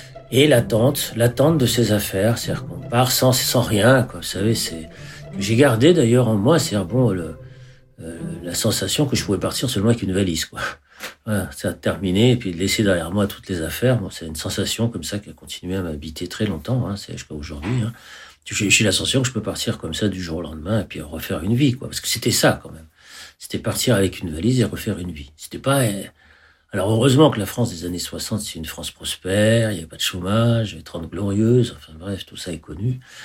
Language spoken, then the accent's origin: French; Constantine, Constantine Province, Algeria; born there; je suis né en 1950 en Algérie, dans une ville qui s'appelle Constantine. Une ville traditionnelle parce que c'est une ville de tradition à la fois religieuse, musicale, artistique.